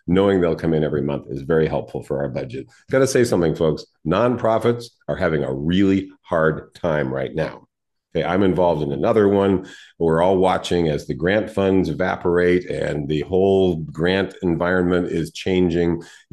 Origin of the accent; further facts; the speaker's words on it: San Diego, California, United States; There were no Santa Ana winds in December when I was a kid growing up in San Diego.